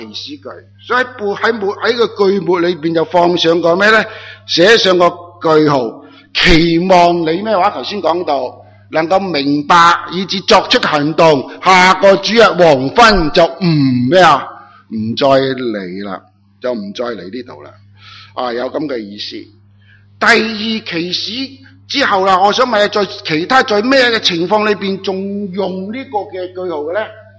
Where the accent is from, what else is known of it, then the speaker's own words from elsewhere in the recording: Hong Kong; now in Australia; 喺细个喺香港嘅时候睇好多马戏